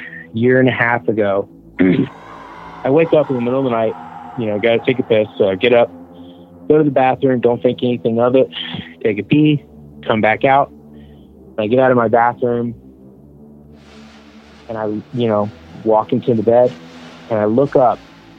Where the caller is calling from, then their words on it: Atlanta, Georgia, United States; from outside of Atlanta, Georgia.